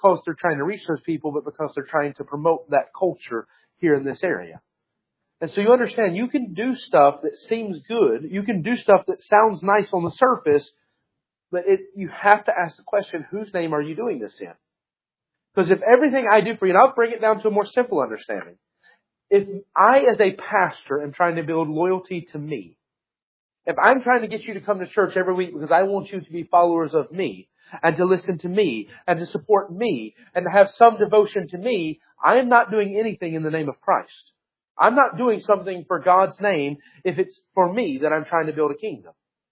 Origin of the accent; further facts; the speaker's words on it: United States; half the time I forget that I'm American.